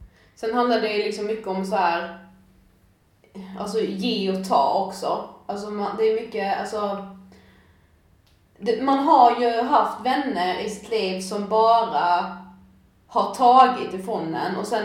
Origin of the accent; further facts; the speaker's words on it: Blekinge, Sweden; now in Stockholm, Sweden; mycket har jag hört om min dialekt och så vidare